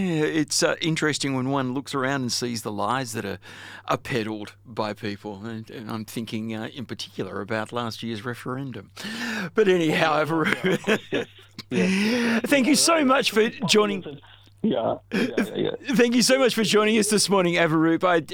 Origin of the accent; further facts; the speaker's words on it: Australia; it's amazing as an Australian when you look at the numbers and think about the minorities of India is way, way larger than our majority here in Australia.